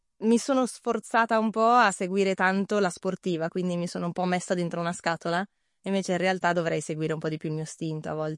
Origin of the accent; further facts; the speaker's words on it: Cosio Valtellino, Lombardy, Italy; E invece sono di Cosio Valtellino, cresciuta scisticamente in Valgerola